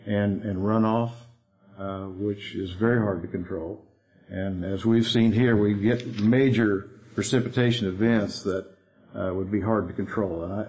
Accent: United States; My family has lived in Sullivan County for over 200 years. I grew up in Sullivan County.

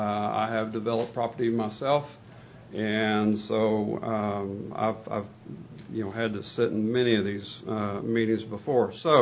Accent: Springdale, Arkansas, United States; I am from Springdale, Arkansas.

